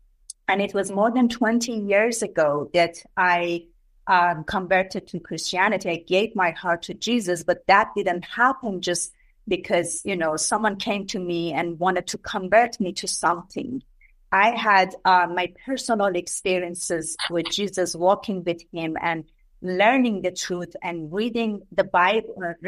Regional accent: Iran; you and a few other people may know my story, that I grew up in Iran, which is a Islamic country ruled by radical Muslims

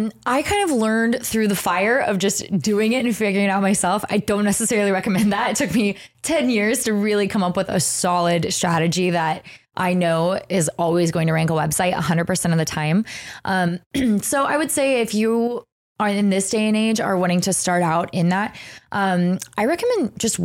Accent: Texas, United States; now in Bellingham, United States; I live in Bellingham, Washington. I'm originally from Texas, actually

